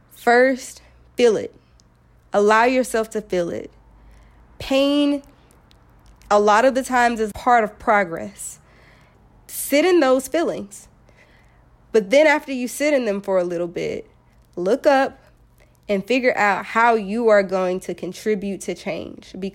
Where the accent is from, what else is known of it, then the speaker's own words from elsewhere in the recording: Birmingham, Alabama, United States; I'm from Birmingham, Alabama, and one of my very close family friends